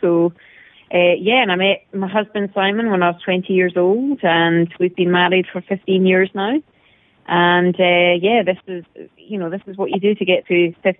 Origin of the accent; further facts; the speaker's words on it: Scotland, United Kingdom; I'm, as you can tell, not from America. I'm a Scottish lassie.